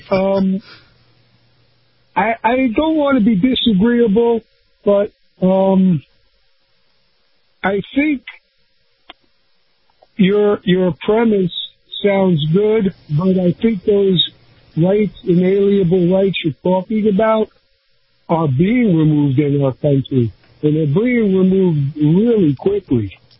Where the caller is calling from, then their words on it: Sarasota, Florida, United States; from Sarasota.